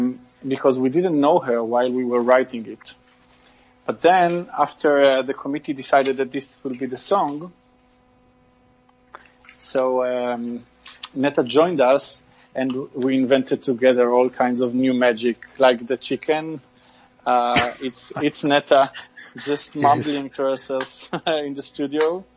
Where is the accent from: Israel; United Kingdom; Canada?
Israel; English is a second language; And we said, I'm from Israel.